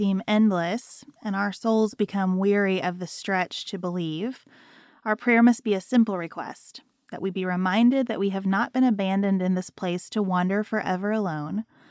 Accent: United States; And that is something that, as an American, I just have to celebrate

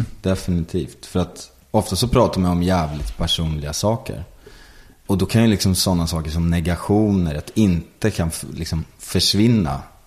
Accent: Sundbyberg, Stockholm County, Sweden; also born or lived in Solna; Jag är generationer från Solna, liksom Solna Sundbyberg. Så jag tror att jag är född där någonstans, på typ Karolinska.

